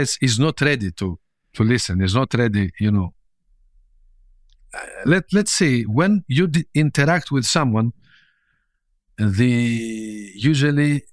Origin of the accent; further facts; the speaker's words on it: Greece; moved away as an adult; I have to say that I'm from Greece.